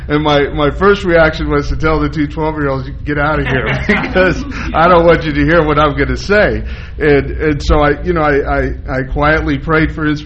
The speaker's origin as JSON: {"language": "English", "town": "Austin", "region": "Texas", "country": "United States", "tie": "born or raised there", "lives_now": "Salt Lake City, United States", "said": "I grew up in Austin, Texas, not too far from where you're at, so I didn't know till I was an adult that these were issues to be dealt with."}